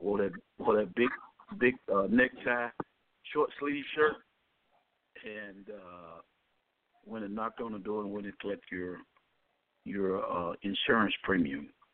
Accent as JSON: {"language": "English", "town": "Montgomery", "region": "Alabama", "country": "United States", "said": "I'm from Montgomery, Alabama."}